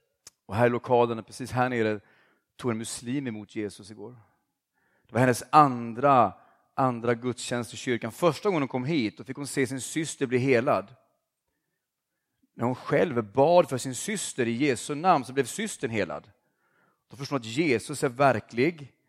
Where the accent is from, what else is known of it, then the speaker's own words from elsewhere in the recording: Oskarshamn, Kalmar County, Sweden; det var ju en ungdomsväckelse i min hemstad Oskarshamn.